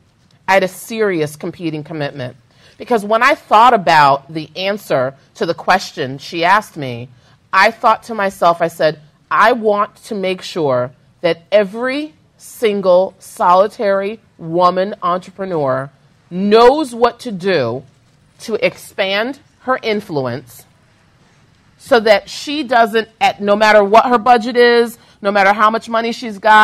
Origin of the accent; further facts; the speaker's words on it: New York, United States; I get to wear open-toed shoes, and I'm from New York. It's freezing there now.